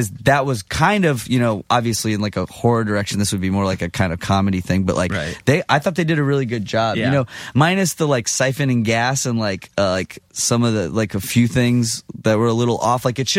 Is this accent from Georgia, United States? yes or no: no; Texas, United States; I'm from Texas, but I'm Jewish, and I don't know any other Jewish people, but I want to come learn about my culture.